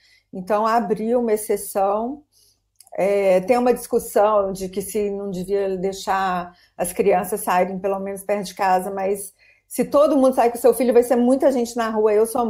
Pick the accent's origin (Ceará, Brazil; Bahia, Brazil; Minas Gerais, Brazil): Minas Gerais, Brazil; now in Spain; Espanha é mais ou menos a mãe de Minas, eu sou mineira.